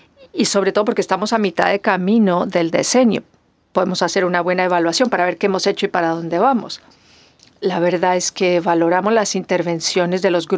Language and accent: Spanish; United States; como uno que se ha utilizado en Estados Unidos, de donde yo vengo